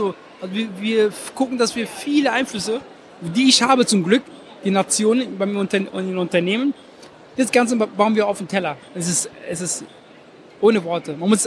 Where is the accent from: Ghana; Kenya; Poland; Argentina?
Ghana; also born or lived in Germany; ich habe ja zwei Heimaten, ich bin einmal Deutscher und ich bin einmal aus Ghana.